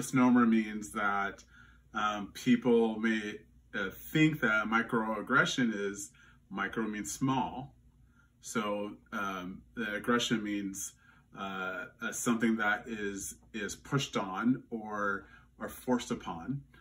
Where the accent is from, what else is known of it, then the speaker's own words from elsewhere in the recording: Louisiana, United States; accent: Louisiana; I don't sound like I come from Louisiana. I don't sound like I have a Southern accent or a Louisiana accent, which is different than the South.